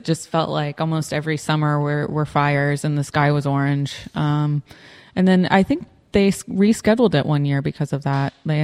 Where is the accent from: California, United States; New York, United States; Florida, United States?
Florida, United States; St. Augustine; And I grew up in St. Augustine.